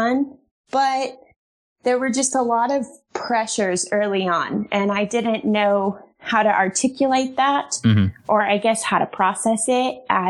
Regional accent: Detroit, Michigan, United States; But, I really loved growing up in Detroit. It was a really diverse upbringing, I felt like.

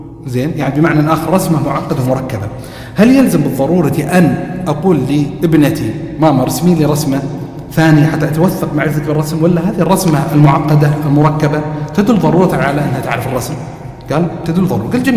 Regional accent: Eastern Province, Saudi Arabia; وكانوا من أهل الرياض وأنا من أهل الشرقية، فقلت ترى أنا مو جاي من الشرقية للرياض

